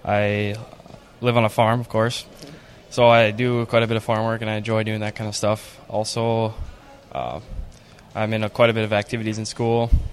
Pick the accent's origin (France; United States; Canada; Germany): United States; Canby, Minnesota; I'm from Camby, Minnesota.